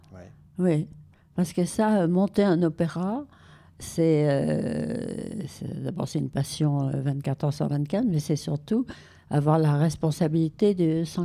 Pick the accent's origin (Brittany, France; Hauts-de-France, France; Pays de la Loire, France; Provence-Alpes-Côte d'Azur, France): Provence-Alpes-Côte d'Azur, France; Nice; also born or lived in Limoges; mon père était nommé à Nice avec son orchestre. Et donc j'ai quitté Limoges, je suis née pour arriver à Nice